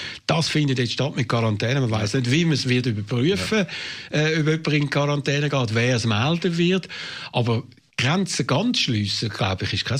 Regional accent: Switzerland; wir sind Schweizer, wir sind freie Schweizer

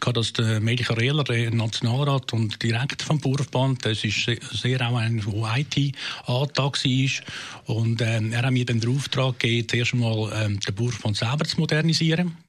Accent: Adliswil, Zurich, Switzerland; Also, ich bin in Adiswil aufgewachsen.

